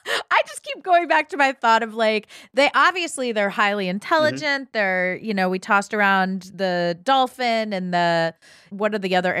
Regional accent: Ohio, United States; But I grew up in Ohio, so like goats, chickens, farm animals I wasn't really into because they were just everywhere

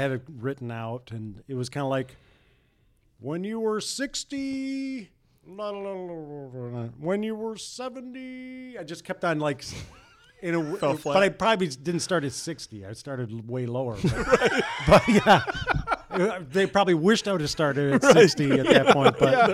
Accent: St. Joseph, United States; fat kid growing up in St. Joe, watching the station, watching the Cubs

